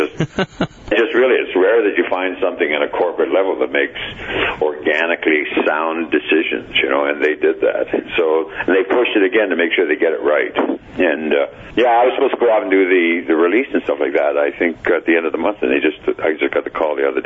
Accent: Toronto, Ontario, Canada; being a Canadian and from Toronto

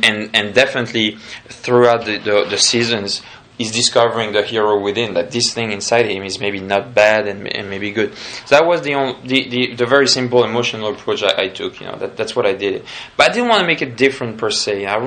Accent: France; English is a second language; I'm from France

